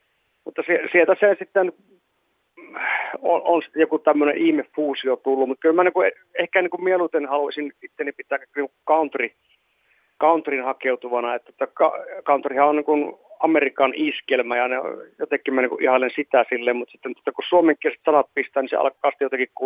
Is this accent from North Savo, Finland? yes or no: yes; Kuopio, North Savo, Finland; No joo, kyllä mä sen Kuopiosta olen lähtöisin